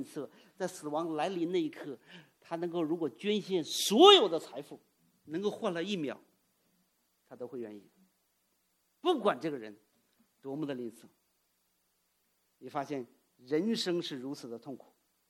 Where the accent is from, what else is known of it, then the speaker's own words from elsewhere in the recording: United States; Chinese is a second language; 因为我在美国长大，香港背景，普通话也不太好